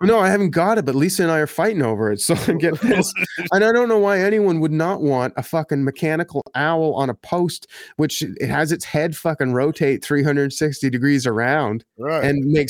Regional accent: Ottawa, Ontario, Canada; I grew up here, man. I grew up here in Ottawa.

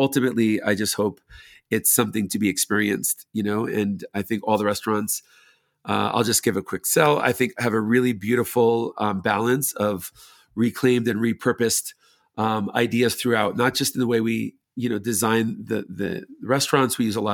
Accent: New York, United States; To me, growing up in New York, it was all about cross-culturalism

